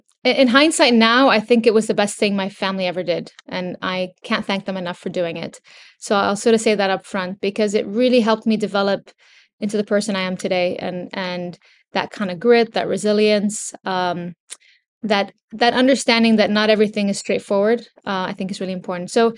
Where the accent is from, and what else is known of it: California, United States; born or raised there